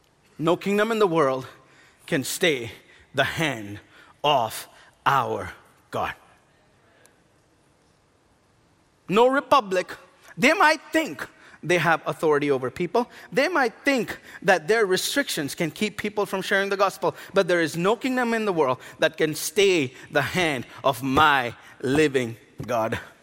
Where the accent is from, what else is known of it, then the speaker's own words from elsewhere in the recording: India; my beautiful wife, who is obviously from America, and I am Indian, if you didn't know already.